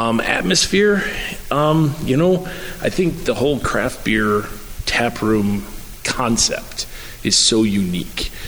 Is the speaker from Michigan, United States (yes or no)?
no; Buffalo, New York, United States